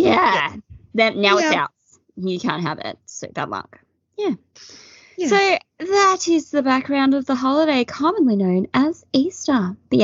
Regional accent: Australia; This is the one I grew up with because in Australia we predominantly have Christian-based holidays

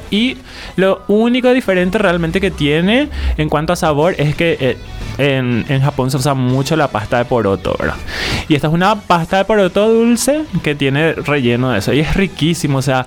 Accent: Paraguay; nací en Paraguay, soy paraguayo. que mi mamá sea japonesa y mis abuelos sean japoneses

